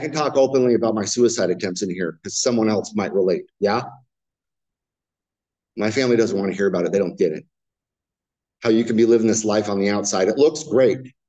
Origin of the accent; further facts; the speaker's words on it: Garden Grove, California, United States; And born and raised in Garden Grove, especially early to mid 90s, it was phenomenal.